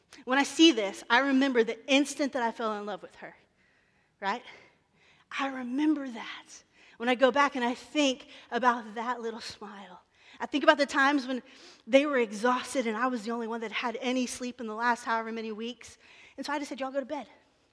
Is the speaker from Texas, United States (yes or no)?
yes; Arlington, Texas, United States; You see, I grew up in Arlington.